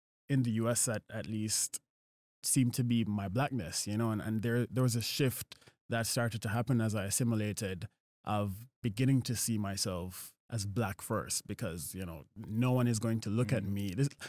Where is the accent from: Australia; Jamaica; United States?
Jamaica; Top Alston, Clarendon; also born or lived in Kingston; So born and raised in Jamaica. I was born in Kingston, the capital, but I grew up in the parish of Clarendon in a community called Top Alston. It's a farming community. So I'm a country boy, you know, grew up in the countryside of Jamaica.